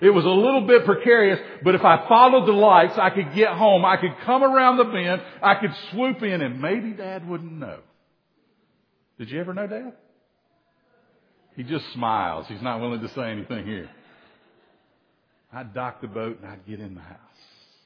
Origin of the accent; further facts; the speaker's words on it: Soddy Daisy, Tennessee, United States; When I grew up in Soddy Daisy, in the house of my father and mother on the Tennessee River, or just off the Tennessee River, Big Soddy Lake, we had boats.